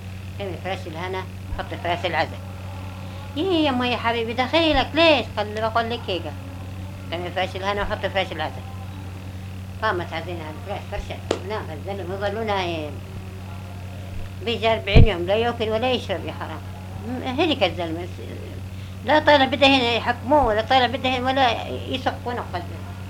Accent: Lubya, Palestine; من لوبيا.

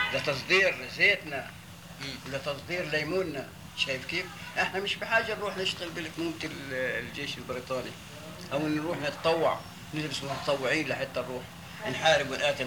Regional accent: Palestine

